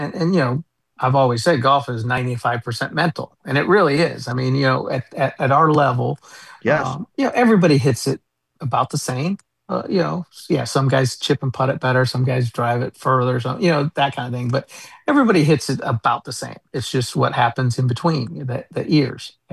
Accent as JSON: {"language": "English", "town": "Las Vegas", "region": "Nevada", "country": "United States", "tie": "born or raised there", "said": "You know, growing up in Vegas and being in Vegas, you have to hit down"}